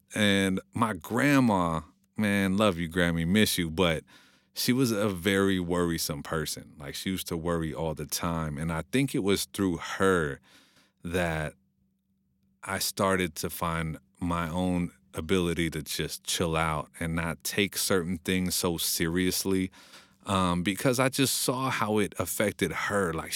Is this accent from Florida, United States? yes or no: no; California, United States; Some people instantly know that I'm from California.